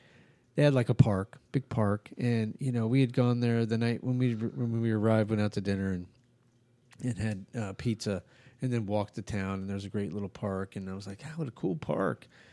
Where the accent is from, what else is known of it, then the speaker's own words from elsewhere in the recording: New Mexico, United States; I grew up in New Mexico. Mm-hmm. So a lot of, you know, I grew up with a lot of Mexican folks, not, you know, like Spanish. Very easygoing, very laid back.